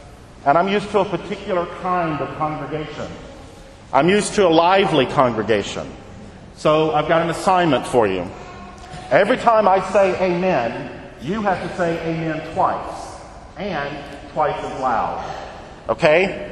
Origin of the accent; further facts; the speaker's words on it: Mississippi, United States; Okay, I'm not from Texas. I grew up in Mississippi, and I grew up a Baptist.